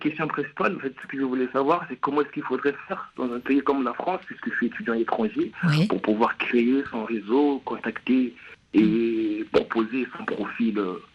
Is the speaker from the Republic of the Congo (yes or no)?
yes; Republic of the Congo; moved away; Donc, je reviens du Congo-Brazza, j'ai un diplôme d'ingénieur en électromécanique.